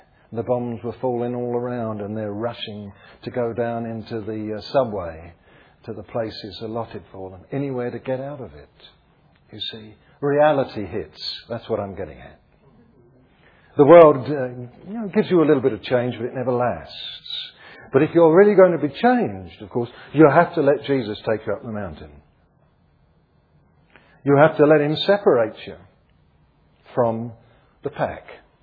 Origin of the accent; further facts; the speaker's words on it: London, United Kingdom; And of course, I was raised in the East End of London, and on the bomb sites as a boy, I would go out and play.